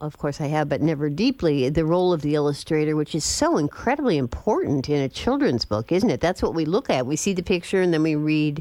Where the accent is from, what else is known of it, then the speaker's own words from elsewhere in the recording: Ireland; I'm not Portuguese. I'm Irish, and my husband is half Irish and half Jewish